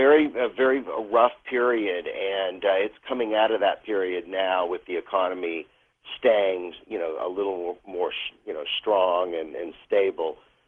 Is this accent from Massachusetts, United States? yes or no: no; Fort Worth, Texas, United States; I was from Fort Worth, Texas, and grew up around a plethora of money managers